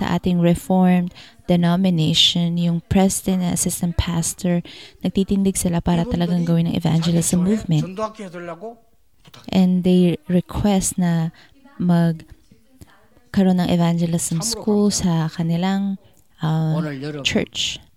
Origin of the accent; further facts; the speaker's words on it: Busan, South Korea; Tagalog is a second language; Dahil sa mga taga probinsyano kami, taga Busan